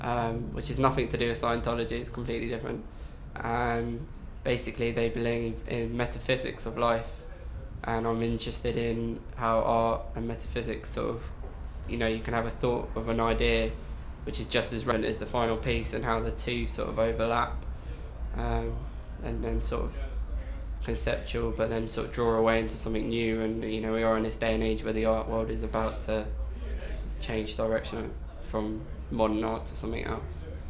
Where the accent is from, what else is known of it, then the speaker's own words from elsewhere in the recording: Weybridge, South East England, United Kingdom; 20 years age, and I'm from Weybridge in Surrey.